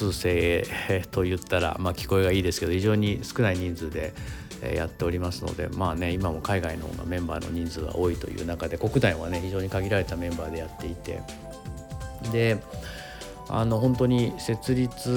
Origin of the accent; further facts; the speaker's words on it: Kanto, Japan; もともと僕、大学も東京だし、関東の人間なので、両親はね、関西人ですけど、